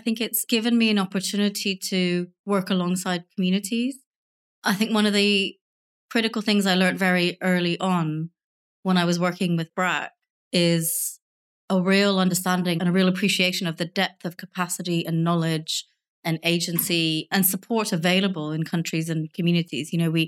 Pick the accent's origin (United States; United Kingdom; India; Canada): Canada; when I was growing up in Canada